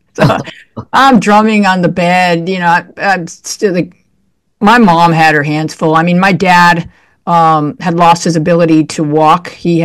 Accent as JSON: {"language": "English", "town": "Williamsville", "region": "New York", "country": "United States", "tie": "born or raised there", "said": "We grew up in suburban Buffalo, New York, a town called Williamsville."}